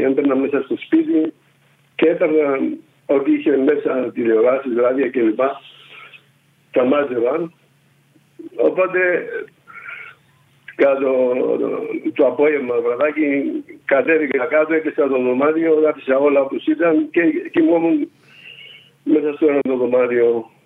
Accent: Nicosia, Nicosia District, Cyprus; με ρώταγαν τι είσαι στρατιώτης, από πού είσαι, από Λευκοσία

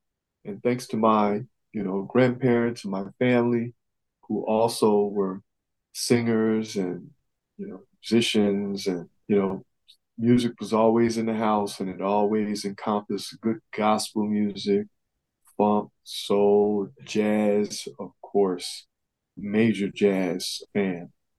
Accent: Alliance, Ohio, United States; So growing up in the Midwest in a little town called Alliance, Ohio.

